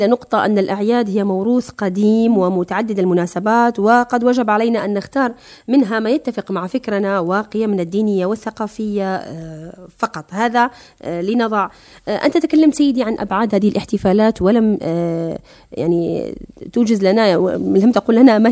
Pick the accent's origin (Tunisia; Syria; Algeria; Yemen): Algeria; من عاداتنا كجزائريين الاحتفال بالمولد النبوي الشريف